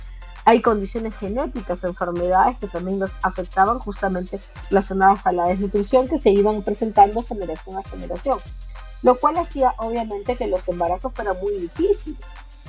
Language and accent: Spanish; Peru; He trabajado muchos años en el Instituto Nacional de Salud del Niño, que es el hospital más importante del cuidado infantil en mi país, aquí en Perú.